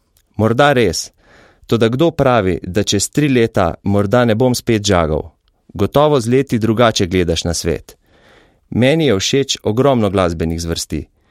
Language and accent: Slovenian; Mura Statistical Region, Slovenia; Prekmurci smo verjetno bolj, kot se temu reče, emocionalci.